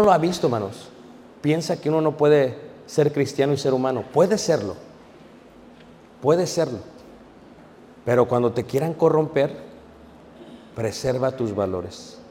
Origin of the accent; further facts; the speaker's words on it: Mexico City, Mexico; Yo crecí en Ciudad de México. O sea, que sí, crecí oyendo